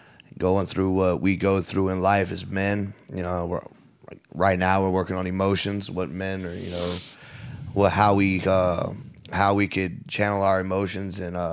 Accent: Orlando, Florida, United States; Like, you know, I'm from Orlando, Pine Hills, so from the west side of Orange County.

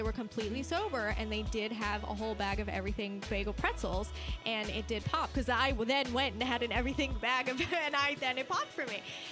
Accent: South Africa; now in United States; So I'm originally from South Africa.

